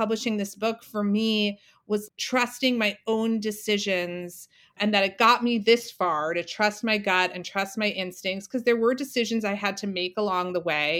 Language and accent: English; New York City, New York, United States; I grew up in New York City. I went to public school in New York City. I loved where I grew up.